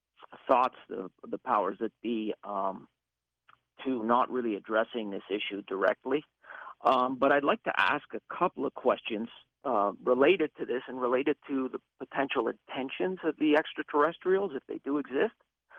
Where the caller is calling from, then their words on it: Ottawa, Ontario, Canada; Actually, I'm calling from Ottawa.